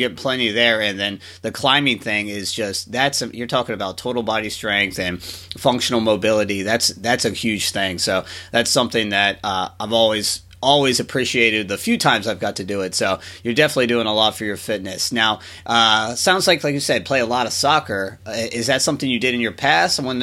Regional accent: Maryland, United States; I grew up in Maryland, so that was something that was very close to me, and we went to a couple of lacrosse camps there.

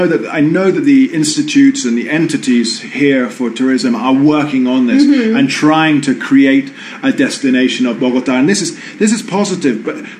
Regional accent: London, United Kingdom; you come from Buenos Aires, I come from London.

